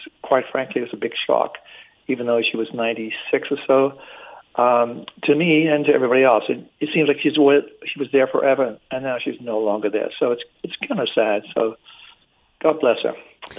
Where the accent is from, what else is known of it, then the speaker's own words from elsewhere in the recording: United Kingdom; born there; moved away; I'm British by birth, and even though I haven't lived in America, I haven't lived in the UK for like 60 years